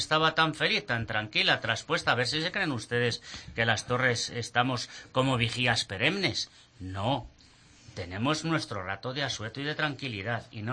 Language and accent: Spanish; Cuenca, Castilla-La Mancha, Spain; Mire usted, yo soy de aquí, de Cuenca, y me encanta mi gente.